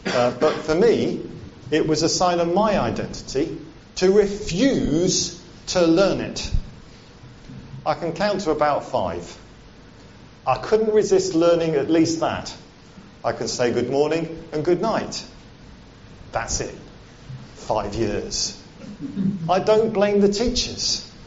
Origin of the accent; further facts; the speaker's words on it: Wales, United Kingdom; I was brought up in South Wales. An Englishman brought up in South Wales. They taught me Welsh for about 5 years. But I didn't want to learn Welsh.